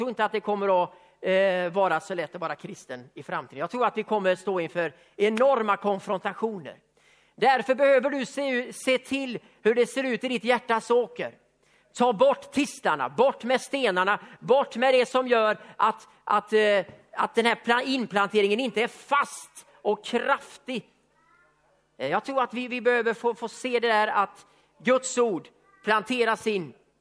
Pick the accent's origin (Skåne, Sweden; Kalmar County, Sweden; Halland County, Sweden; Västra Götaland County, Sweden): Västra Götaland County, Sweden; På Västgötaslätten, där jag är uppvuxen.